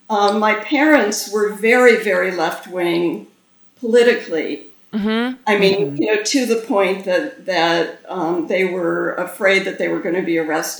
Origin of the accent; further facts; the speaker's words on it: Detroit, Michigan, United States; That same year, my mother was teaching way far out. I grew up in Detroit. She was teaching, way far out in the suburbs.